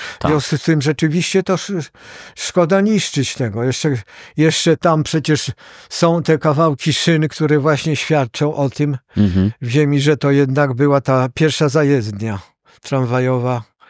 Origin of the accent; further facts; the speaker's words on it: Żyrardów, Masovian Voivodeship, Poland; born there; now in Warsaw, Poland; A ja urodziłem się w Żyrardowie. Znane miasto przemysłowe, zakłady lniarskie.